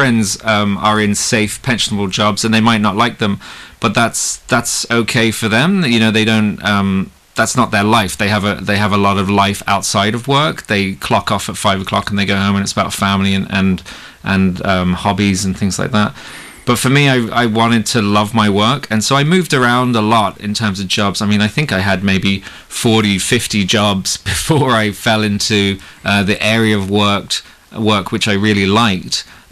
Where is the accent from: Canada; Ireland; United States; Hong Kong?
Hong Kong; accent: colonial English; I have maybe a bit of a colonial English accent. I grew up in Hong Kong, and so although I'm Irish, I'm kind of stuck with this peculiar voice.